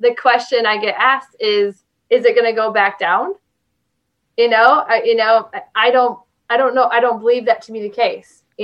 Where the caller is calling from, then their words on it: Michigan, United States; So I'm calling you from Michigan here.